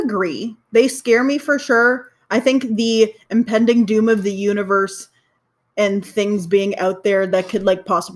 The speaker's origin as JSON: {"language": "English", "country": "Canada", "tie": "born there", "said": "I'm Greek and Italian, but I was born in Canada."}